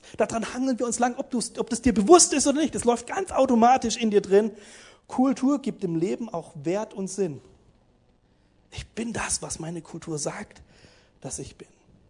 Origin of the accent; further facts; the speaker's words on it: Italy; ich bin ja selber Italiener